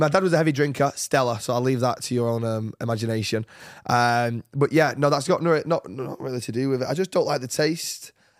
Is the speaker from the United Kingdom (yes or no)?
yes; United Kingdom; I'm British